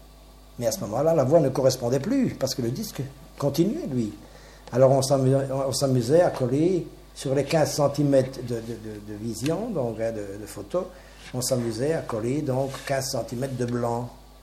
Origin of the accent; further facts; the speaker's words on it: Marbehan, Luxembourg, Belgium; je les avais encore, je ne sais pas où ils sont passés, ils étaient encore chez nous à Marbehan, je ne sais pas.